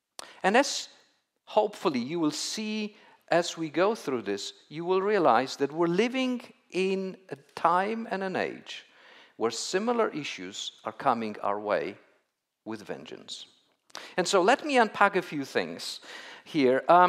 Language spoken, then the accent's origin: English; Poland; English is a second language; specifically from my home country in Poland